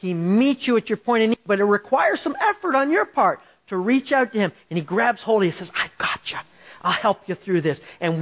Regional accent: Canada; I'm from Canada. Lots of frozen water up there.

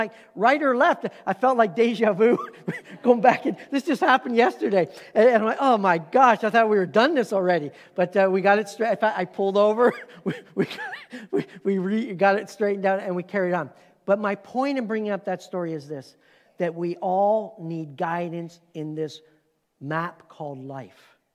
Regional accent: Canada; now in United States; Now we carry dual citizenship, which I'm very proud of to be able to call myself an American as well. But I am a Canadian, as well. And so I kind of have both.

